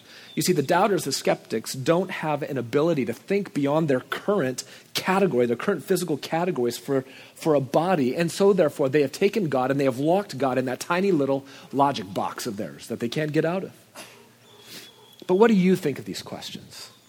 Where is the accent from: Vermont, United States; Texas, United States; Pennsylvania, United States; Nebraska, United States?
Nebraska, United States; I saw a lot of those growing up in Nebraska.